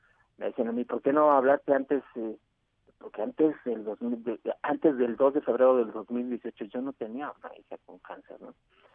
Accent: Chiapas, Mexico; moved away; Yo me vine de Chiapas justamente por esta problemática un 2 de febrero del 2018

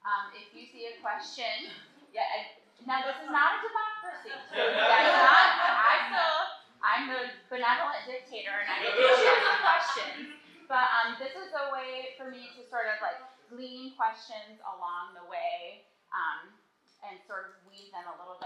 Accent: Chicago, Illinois, United States; which I'm from Chicago, we call it TEDS.

